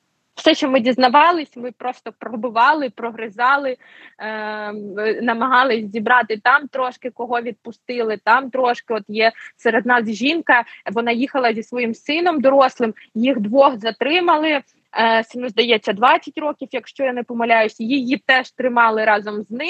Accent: Mariupol, Donetsk Oblast, Ukraine; Ну, ми самі з Маріуполя.

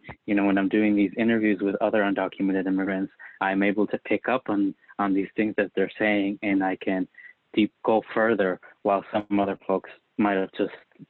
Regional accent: Chicago, Illinois, United States; also born or lived in Mexico; I come from Mexico. I was born there and came to the U.S. to the Chicagoland area when I was five. I've grown up in the northern suburbs of Chicago. Now I'm a DACA recipient

